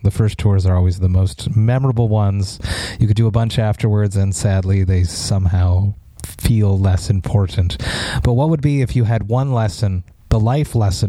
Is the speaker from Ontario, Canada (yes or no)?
no; Montreal, Quebec, Canada; for me, I was from Montreal